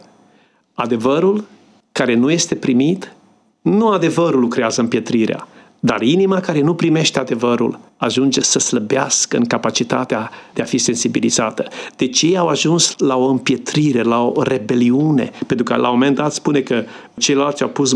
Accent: Romania; Pentru că noi suntem români? Pentru că noi suntem creștini deja?

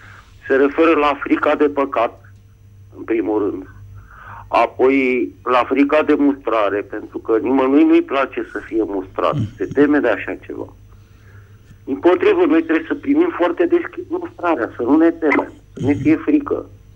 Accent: Bucharest, Romania; din București

